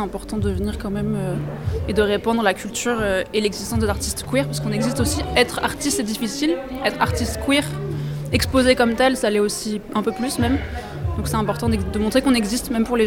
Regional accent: Lille, Hauts-de-France, France; Du coup moi je suis originaire de Lille, donc j'ai mes parents qui vivent à Lille

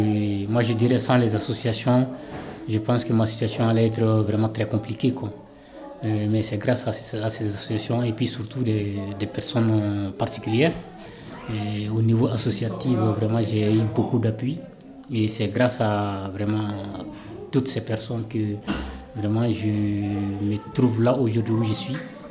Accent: Mali; moved away as an adult; now in France; donc je viens du Mali. J'ai quitté le Mali depuis 2012, donc c'était à la suite des événements.

